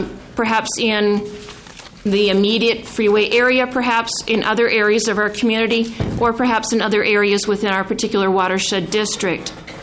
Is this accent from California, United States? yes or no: no; Columbus, Minnesota, United States; I am from Columbus, and most of you probably have never heard of Columbus. We are a community located in the northeast corner of Anoka County